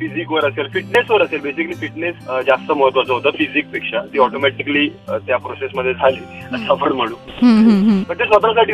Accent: Mumbai, Maharashtra, India; लहानपणापासून प्रभादेवीमध्ये लहानाचा मोठा झालोय

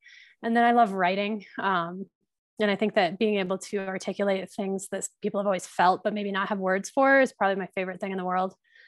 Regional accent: Fort Collins, Colorado, United States; now in Crested Butte, United States; I currently live in Crested Butte, Colorado. I'm from Fort Collins, Colorado, which is about, I don't know, 5 hours away from here

